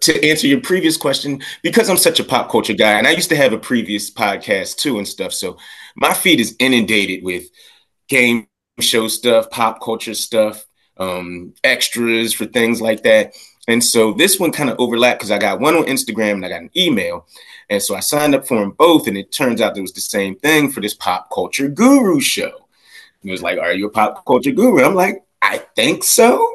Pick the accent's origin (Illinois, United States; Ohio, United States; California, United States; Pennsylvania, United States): Pennsylvania, United States; Philadelphia; now in Charlotte, United States; So, Frank, I'm originally from Philly, but I currently live in Charlotte, North Carolina